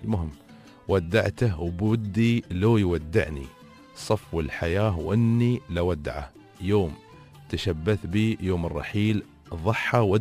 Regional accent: United Arab Emirates; اللي عندنا في الإمارات.

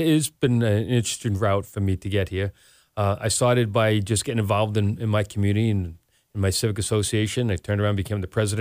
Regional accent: Massapequa, New York, United States; I came from Oyster Bay, from the town of Oyster Bay, Massapequa, right, is where I grew up, and my family was involved in politics there.

